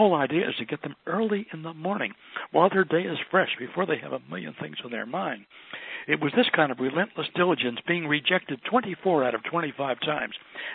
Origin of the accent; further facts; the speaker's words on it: Ventnor, New Jersey, United States; also born or lived in Philadelphia; And we moved from Philadelphia to this little house near the Back Bay in Ventnor, New Jersey, near Atlantic City. So I'm a growing up little boy, you know, curious about everything.